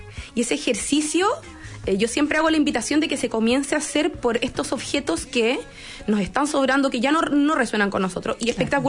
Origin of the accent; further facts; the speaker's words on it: Mexico; contrasta eso con una americana, como mexicana.